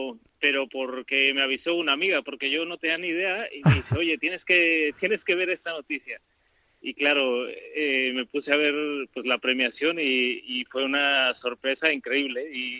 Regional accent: Mexico; yo soy mexicano, pero de raíces vascas

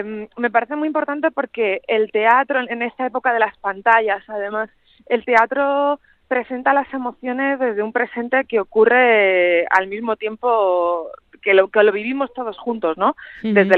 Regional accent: Valladolid, Castile and León, Spain; Yo vivía en Madrid, yo soy de Valladolid, pero me fui a estudiar a Madrid porque quería hacer teatro.

